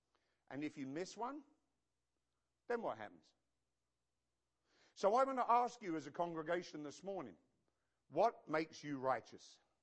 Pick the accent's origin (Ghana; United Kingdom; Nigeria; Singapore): United Kingdom; moved away as an adult; now in United States; I had to stand before a judge, lift my hand, and swear that I am no longer British. That I am now an American.